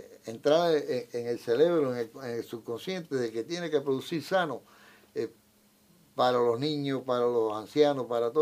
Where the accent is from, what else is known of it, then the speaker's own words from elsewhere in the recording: Güira de Melena, Mayabeque, Cuba; born there; Nací en Huila de Melena, en un lugar que se llama Sotolongo, que es una ciénaga al lado de Huila de Melena.